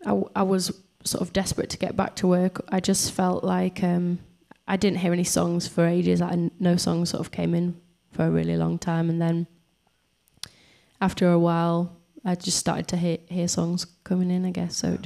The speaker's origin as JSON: {"language": "English", "town": "Leeds", "region": "Yorkshire and the Humber", "country": "United Kingdom", "tie": "born there", "said": "Yeah, I was born in Leeds, and I went to university there"}